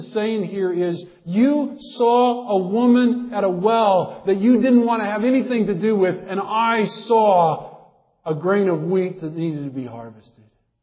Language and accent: English; Iowa, United States; I grew up in Iowa. And what we have in Iowa are a lot of fields.